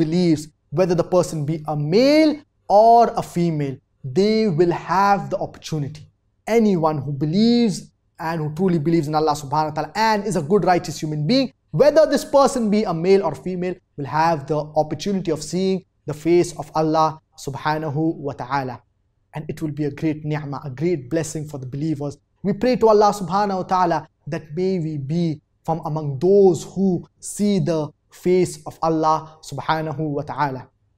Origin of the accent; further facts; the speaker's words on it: Melbourne, Victoria, Australia; from Melbourne, Australia. I'm a medical student.